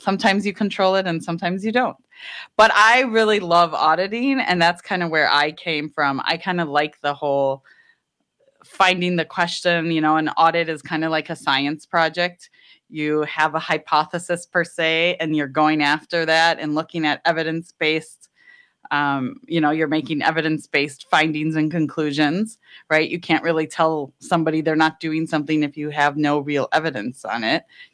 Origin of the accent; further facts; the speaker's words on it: Milwaukee, Wisconsin, United States; I grew up in Milwaukee, suburb of Milwaukee. I was born in the city of Milwaukee.